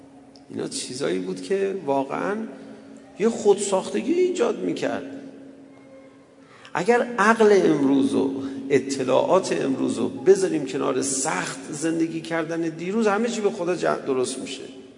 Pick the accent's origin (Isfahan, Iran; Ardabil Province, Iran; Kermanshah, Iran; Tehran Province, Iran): Tehran Province, Iran; Tehran; من یادم بچگی تو همین تهران